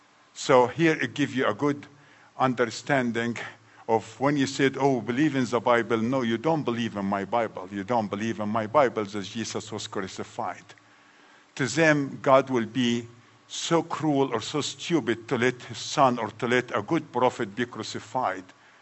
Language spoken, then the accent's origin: English; Egypt; I grew up in Egypt, majority Muslim